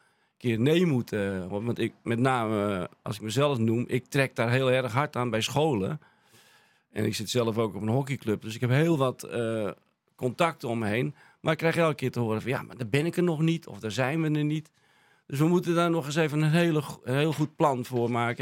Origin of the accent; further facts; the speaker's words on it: Hilversum, North Holland, Netherlands; ik ben een geboren en getogen Hilversummer. Ik zeg, maar wel uit Indische ouders.